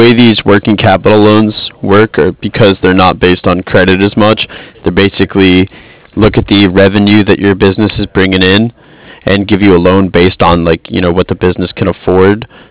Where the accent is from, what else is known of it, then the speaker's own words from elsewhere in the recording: Manhattan, New York, United States; also born or lived in Newark, United States; now in San Diego, United States; I'm in the San Diego branch right now. I'm originally from the Manhattan and Newark area, Jersey and New York, so I'm familiar with the area.